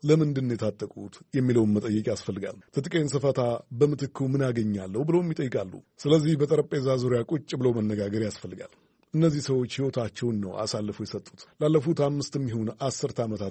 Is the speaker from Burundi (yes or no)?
yes; Burundi; እኔ ተወልጄ ያደኩት ብሩንዲ ነው።